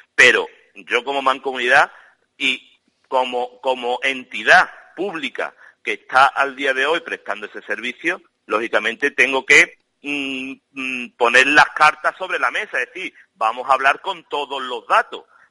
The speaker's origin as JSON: {"language": "Spanish", "town": "Guillena", "region": "Andalusia", "country": "Spain", "said": "que soy de Guillena, a los guilleneros le debería de costar menos que a los de Lora del Río"}